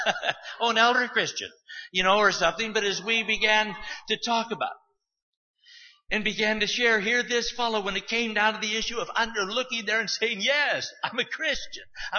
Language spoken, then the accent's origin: English; United States; born there; I was born in America.